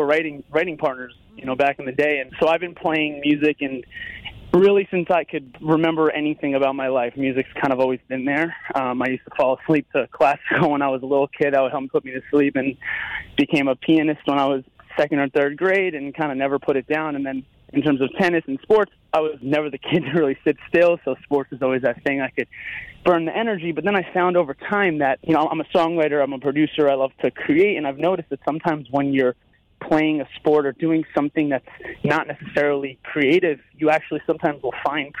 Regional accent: Tarrytown, New York, United States; I'm from Tarrytown, yep.

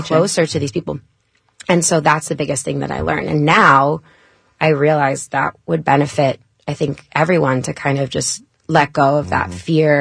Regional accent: New York, United States; now in Hollywood, United States; I'm from Long Island, New York.

